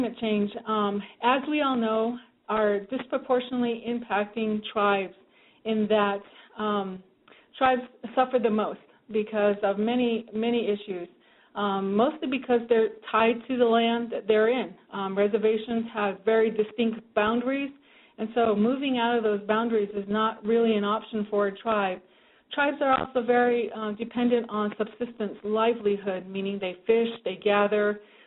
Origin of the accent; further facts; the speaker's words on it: United States; I am, for those of you tribal folks, I am Dene from Navajo Nation, so I just want to say thank you for inviting me.